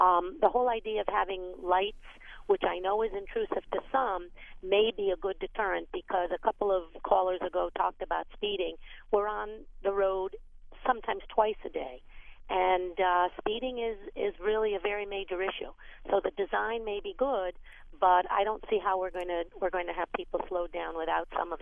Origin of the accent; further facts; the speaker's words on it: Avon, Connecticut, United States; I am from Avon.